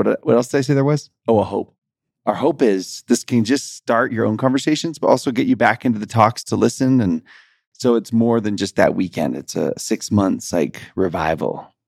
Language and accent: English; Houston, Texas, United States; I grew up in Houston and it's like we get thunderstorms.